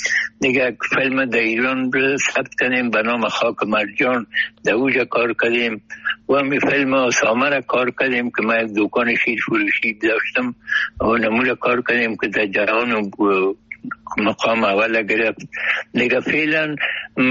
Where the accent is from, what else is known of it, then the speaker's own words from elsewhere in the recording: Kabul, Afghanistan; 22 ساله 44 هستم دیگه تا بالم در شهر خرابات در شهر کونی کابل ولایتم هست